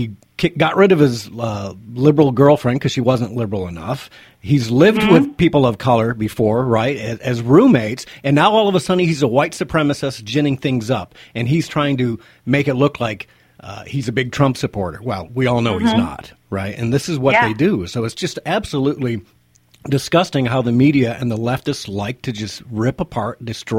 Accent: United States; I think we as the American public are now starting to finally realize

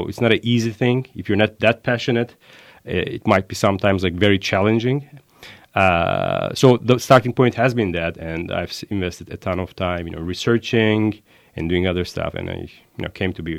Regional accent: Italy; I'm originally coming from Italy, as you know.

